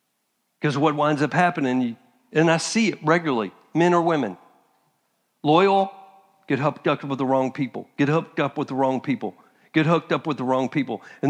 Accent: Texas, United States; Now, my background, I'm from Texas. We don't play like that.

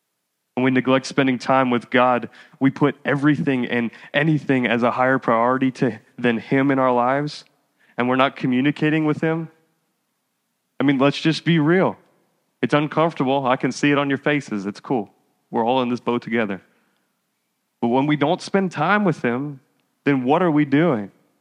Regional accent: New Jersey, United States; I'm from Jersey, baby.

